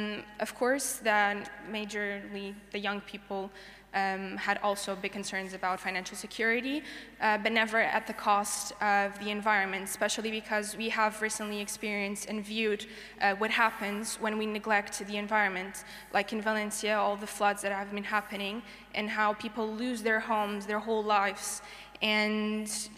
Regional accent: Portugal; English is a second language; from Portugal.

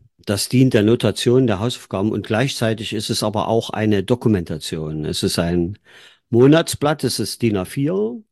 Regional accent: Leipzig, Saxony, Germany; Ich bin in Leipzig geboren, aufgewachsen und unterrichte seit 42 Jahren. Bin sozialisiert worden in der DDR

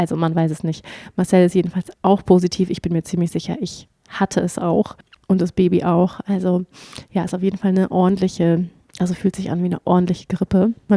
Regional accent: Schleswig-Holstein, Germany; also born or lived in Hamburg; Ich bin in Hamburg geboren und dann sind wir nach Schleswig-Holstein gezogen, aufs Land, so richtig hinter der letzten Milchkanne. Hab dort gewohnt, also da haben wir dann relativ lange gelebt. Dann sind wir nochmal umgezogen, also auch alles innerhalb von Schleswig-Holstein

